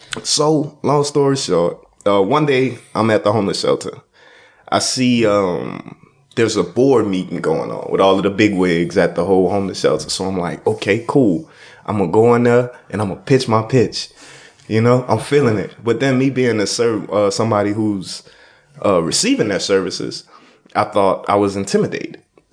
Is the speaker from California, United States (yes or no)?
no; New Orleans, Louisiana, United States; I'm from New Orleans. We feel horns.